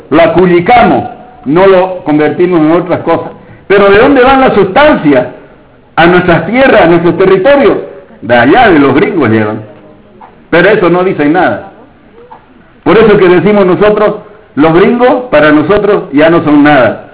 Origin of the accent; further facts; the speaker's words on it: Bolivia; Y en Bolivia nos dimos cuenta, después que nos habíamos peleado tanto entre nosotros